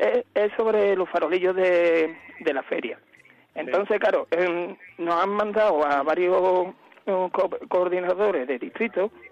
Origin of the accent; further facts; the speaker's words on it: Seville, Andalusia, Spain; yo también soy de Polígono San Pablo, de la avenida Pedro Romero